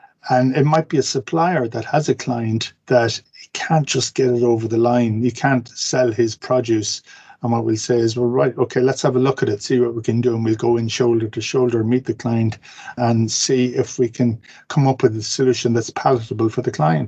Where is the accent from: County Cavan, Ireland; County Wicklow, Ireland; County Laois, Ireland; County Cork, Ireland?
County Cavan, Ireland; But the fact that I'm from Cavan, I'm naturally mean, you know.